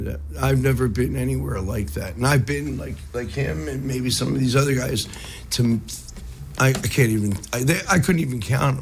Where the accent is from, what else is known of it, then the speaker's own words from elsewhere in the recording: Philadelphia, Pennsylvania, United States; So, you know, I come from Philadelphia